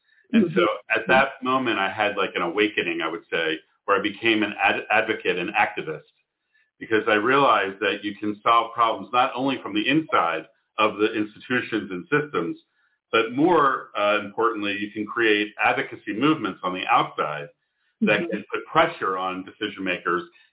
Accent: Philadelphia, Pennsylvania, United States; born there; I was born in Philadelphia. My parents owned a hoagie shop or a sandwich shop.

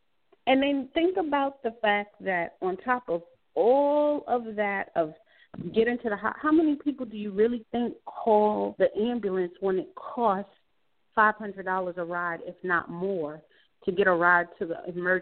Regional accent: Brownsville, New York, United States; I grew up in Brownsville. Like, you seen and heard stuff every day.

